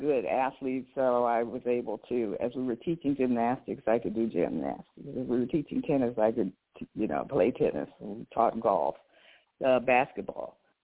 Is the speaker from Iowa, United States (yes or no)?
yes; Des Moines, Iowa, United States; I was actually from Des Moines, Iowa, went to a technical high school